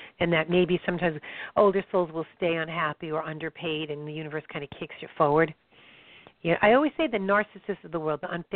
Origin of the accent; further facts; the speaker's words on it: New York, United States; Well, that fits for Georgia, but I'm from New York.